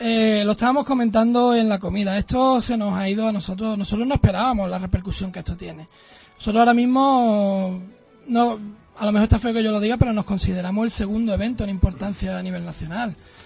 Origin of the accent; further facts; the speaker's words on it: Málaga, Andalusia, Spain; somos de Málaga